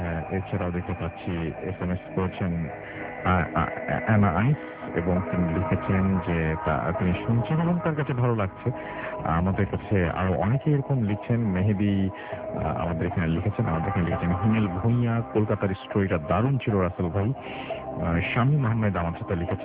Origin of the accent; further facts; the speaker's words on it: Nawabganj, Dhaka Division, Bangladesh; আমাদের গ্রামের বাড়ি ঢাকা জেলার নবাবগঞ্জ থানার কোনো একটি গ্রামে